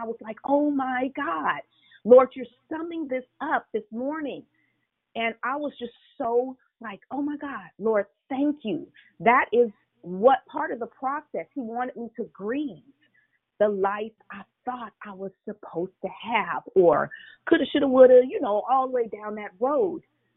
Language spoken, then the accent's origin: English; Daly City, California, United States; Growing up in Daly City, it was always foggy.